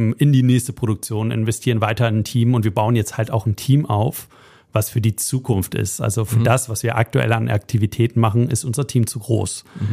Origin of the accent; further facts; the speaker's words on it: Germany; Kate ist Holländerin, Luisa ist Portugiesin, ich bin Deutscher.